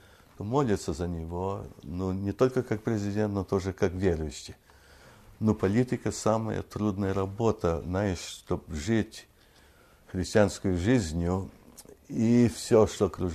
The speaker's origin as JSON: {"language": "Russian", "country": "Canada", "tie": "born or raised there", "moved": "as an adult", "lives_now": "United States", "said": "Я вырос в Канаде, там служения никакое не было насчет военного. Перешел в Америку"}